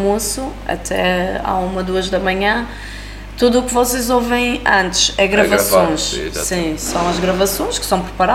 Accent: Ribeira Brava, Madeira, Portugal; Eu costumo dizer, já era conhecida na minha aldeia. Porque eu antes da Casa dos Escritos fiz Playboy, e fazer Playboy sendo da Ribeira Brava

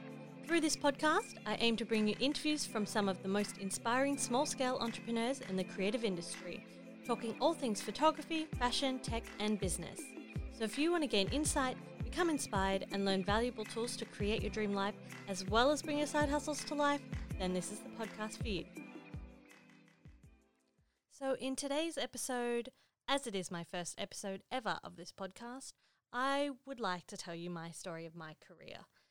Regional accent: Australia; I am from Australia and I have been shooting for pretty much exactly 10 years now.

